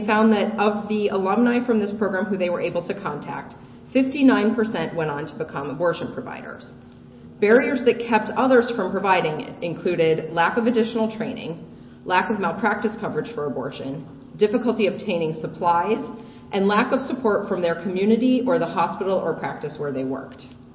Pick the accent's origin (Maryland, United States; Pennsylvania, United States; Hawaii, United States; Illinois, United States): Illinois, United States; Chicago; I grew up in Chicago, and when I decided to return home for residency